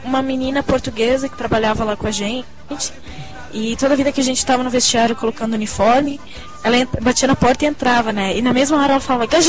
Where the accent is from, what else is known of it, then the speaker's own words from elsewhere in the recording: Rio Grande do Sul, Brazil; accent: small-town Rio Grande do Sul; falando com sotaque idiota que eu tinha de cidade pequena do Rio Grande do Sul